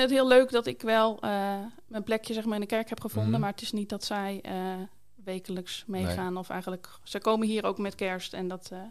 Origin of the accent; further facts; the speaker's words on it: Hoogezand, Groningen, Netherlands; Ik ben geboren in Hogezand. En daar ben ik ook opgegroeid, het grootste deel van mijn leven. Ik ben niet met het geloof opgegroeid.